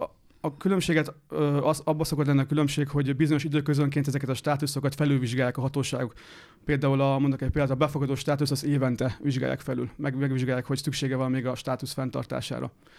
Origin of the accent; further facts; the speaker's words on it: Győr, Győr-Moson-Sopron, Hungary; also born or lived in Budapest; Így van, és Győrben nőttem fel.